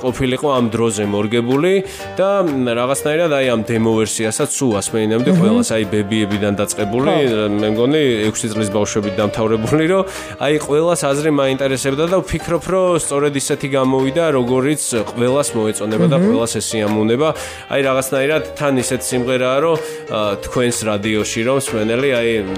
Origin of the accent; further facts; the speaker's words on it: Imereti, Georgia; ძალიან მიყვარს ეს მხარე, სწორედ იქიდან ვარ, ანუ კი ვარ ფესობით სვანი, მაგრამ წევაში მაქვს სოფელი იმერეთში და ძალიან მიყვარს ეს მხარე.